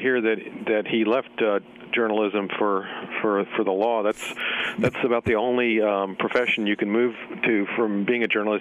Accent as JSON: {"language": "English", "town": "Alexandria", "region": "Virginia", "country": "United States", "tie": "born or raised there", "also_born_or_lived": "Washington, D.C.", "said": "Well, I kind of grew up all over, mostly in the Washington, D.C. area. I grew up in the town of Alexandria, which is across the Potomac from the Capitol"}